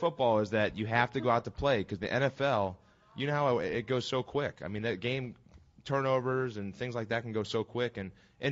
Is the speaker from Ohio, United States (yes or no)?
yes; Ohio, United States; I'm from Ohio.